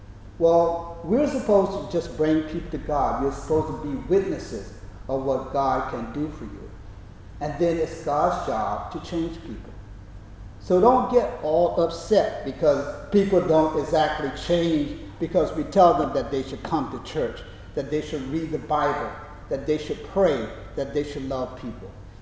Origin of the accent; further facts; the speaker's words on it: Florida, United States; When I was a kid growing up in Florida, we would make churned ice cream.